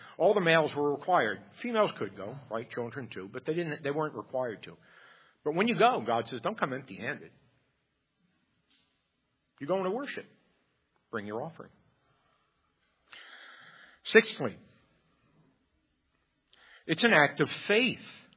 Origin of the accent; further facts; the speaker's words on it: Bronx, New York, United States; You know, I grew up in the Bronx.